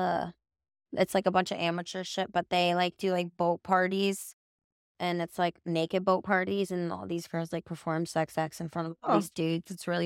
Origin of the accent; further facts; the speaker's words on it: Midwest, United States; Yeah, I'm like old fashioned. Like, I'm from Midwest.